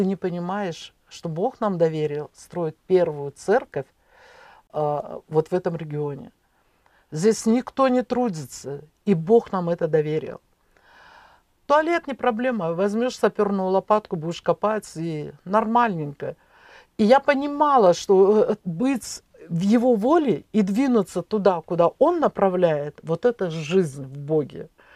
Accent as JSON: {"language": "Russian", "region": "Dushanbe", "country": "Tajikistan", "tie": "born or raised there", "said": "мне пришлось оставить труд, который я совершала там, в Душанбе, в моем родном городе."}